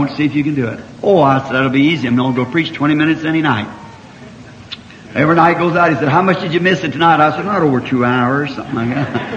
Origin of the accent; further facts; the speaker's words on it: New York, United States; Said, years ago I come from New York here to see Chicago shook.